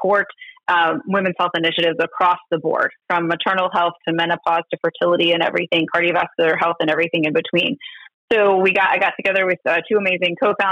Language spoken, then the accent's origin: English; United States; I think I grew up in America truly believing in my individual vote matters, and it does.